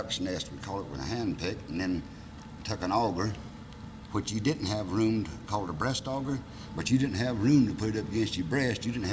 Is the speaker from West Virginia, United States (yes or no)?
yes; War, West Virginia, United States; born there; As far as I know, I was born somewhere around War, West Virginia.